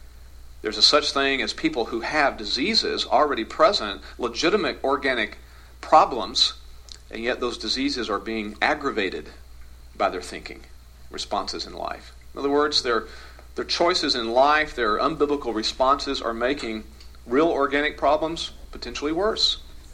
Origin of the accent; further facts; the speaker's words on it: the South, United States; It's that imagery of where I grew up in the South, you know, in the heat of the summer and the humidity